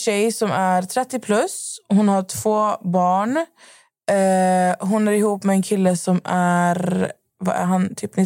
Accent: Skövde, Västra Götaland County, Sweden; Så jag var hemma i Skövde

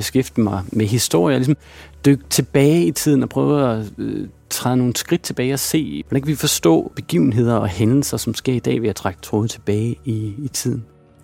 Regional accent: Randers, Central Denmark Region, Denmark; Jeg er født og opvokset i Randers

